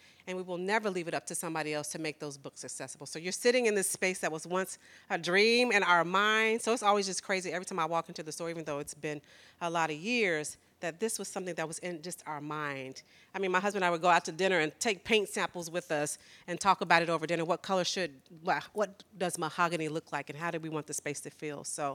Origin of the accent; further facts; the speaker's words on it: Tulsa, Oklahoma, United States; I was just telling our amazing author today that I grew up in Tulsa, Oklahoma, and there were not Black bookstores in my neighborhood.